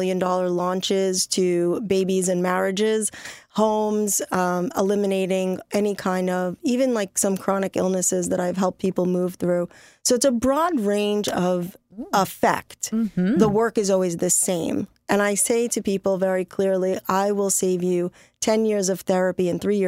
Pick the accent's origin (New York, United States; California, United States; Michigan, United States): New York, United States; New York City; So I'm from New York City originally.